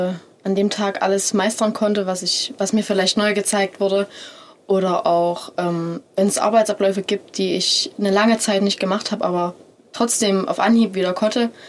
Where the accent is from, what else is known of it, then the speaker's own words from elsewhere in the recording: Leipzig, Saxony, Germany; Bei der Stadt bin ich da drauf gekommen, weil es ja meine Heimat quasi ist. Ich wohne zwar nicht direkt in Leipzig, aber es war natürlich immer schon ein großer Teil von meinem Leben.